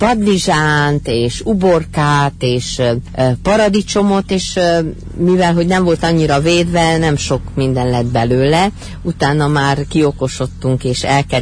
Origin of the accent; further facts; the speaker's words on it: Sălaj, Romania; amikor kicsi voltam, falun nevelkedtem Szilágyságba